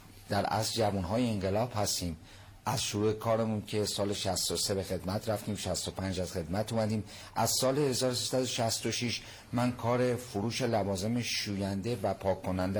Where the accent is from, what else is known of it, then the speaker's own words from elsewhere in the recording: Karaj, Alborz, Iran; also born or lived in Garmsar; من چون پدرم کارمند وزارت دادگستری بوده، من در گرمسار به دنیا اومدم اما گرمسار رو ندیدم، چون یک ساله که بودم پدرم به کرج اومده